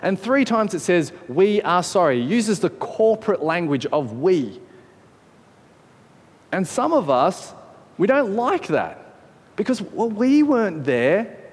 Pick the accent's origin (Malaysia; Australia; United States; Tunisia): Australia; to actually acknowledge corporately we as Australians have treated our Indigenous Australian peoples terribly.